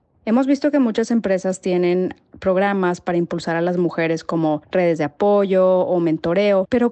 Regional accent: Monterrey, Nuevo León, Mexico; de Monterrey

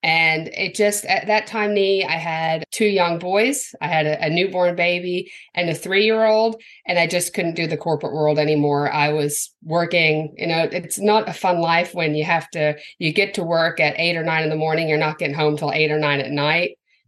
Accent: Buffalo, New York, United States; also born or lived in Australia; now in Louisville, United States; I'm technically American, but when I was three, moved to Australia, lived there for about 7 years, came back, born and raised in Buffalo, New York.

